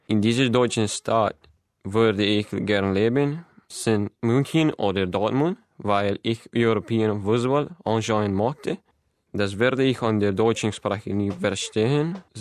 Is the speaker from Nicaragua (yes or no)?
yes; Managua, Nicaragua; German is a second language; Ich komme aus Managua, Nicaragua. Ich bin 1996 geworden. Ich lerne Deutsch